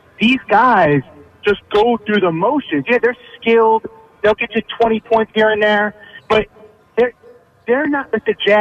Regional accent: New Jersey, United States; So I'm 42. I grew up in Central Jersey.

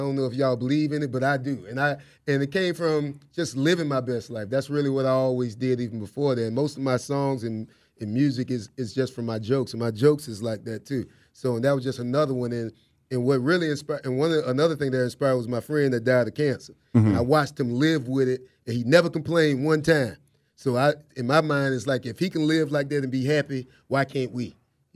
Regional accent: Florida, United States; And I come from Florida, and we all grew up on HBCU.

